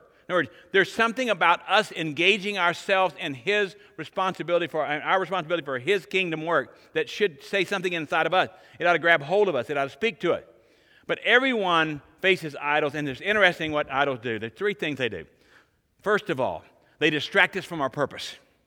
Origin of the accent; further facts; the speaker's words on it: United States; They know where I'm from America.